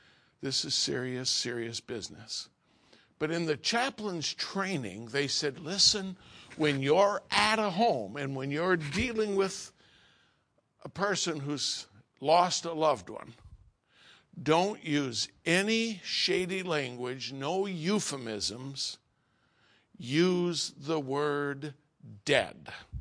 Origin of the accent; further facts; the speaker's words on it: Schenectady, New York, United States; I was born and raised in Schenectady. Well, it wasn't really Schenectady. It was 4 miles west of Schenectady in a small town. That was actually where they had a trading post. And my great-great-grandparents came from the old country. They were Swedish. Well, Grandma had some Norwegian blood.